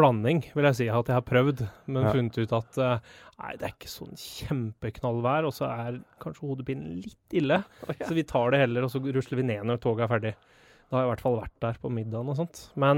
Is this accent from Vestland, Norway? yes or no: no; Hamar, Innlandet, Norway; synes det gøy å være hjemme på Hamar, se fotballen der oppe